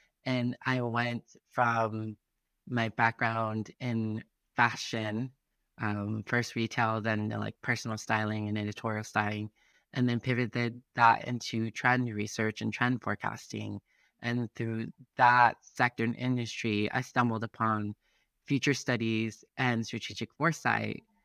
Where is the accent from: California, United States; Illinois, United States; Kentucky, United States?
California, United States; Los Angeles; a proud daughter of two immigrant parents found in the country of Mexico. I grew up in Los Angeles, currently trilingual. I speak English, Brazilian Portuguese, and Mexican Spanish.